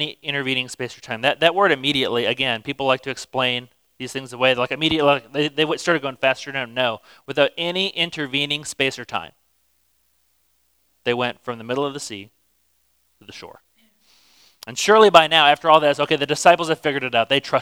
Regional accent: Minnesota, United States; I'm from Minnesota, and I went to school at the University of Minnesota Duluth.

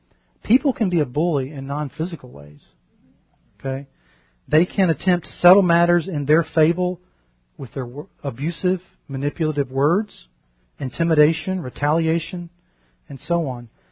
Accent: Louisiana, United States; Now, growing up in the Louisiana public school system, I never would know what this word is.

